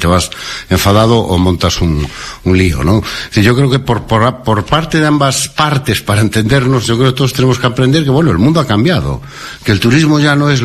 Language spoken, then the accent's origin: Spanish; Xove, Galicia, Spain; yo estoy aquí en mi pueblo, en Xove, pero yo no dejo de ser un turista